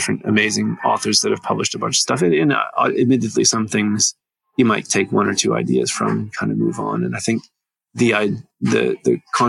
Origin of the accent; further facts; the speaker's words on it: Canada; as a Canadian, I've kind of seen the rise of legalization of marijuana in Canada.